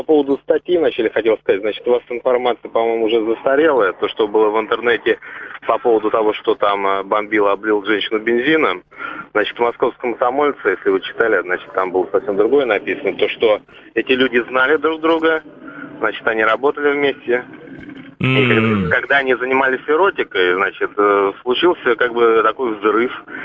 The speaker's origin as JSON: {"language": "Russian", "region": "Moscow", "country": "Russia", "said": "все, я думаю, как и я, москвичи, относимся к ним негативно."}